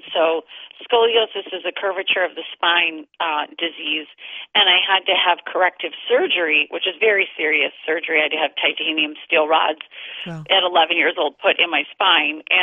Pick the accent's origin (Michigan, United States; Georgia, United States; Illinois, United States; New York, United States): Michigan, United States; Detroit; moved away as an adult; now in California, United States; I'm a Detroit, Michigan girl. Spent most of my childhood in Detroit, went to school in Michigan, and then I moved out to California as soon as I graduated college, so I've been here ever since.